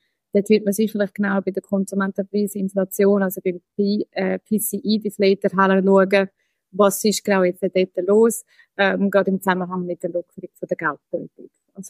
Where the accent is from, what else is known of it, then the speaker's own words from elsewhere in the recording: Switzerland; wir als Schweizer